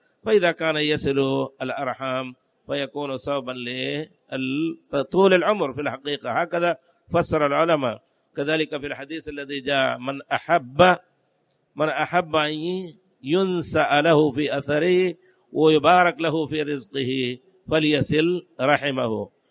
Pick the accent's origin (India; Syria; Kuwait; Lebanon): India; وعندنا في الهند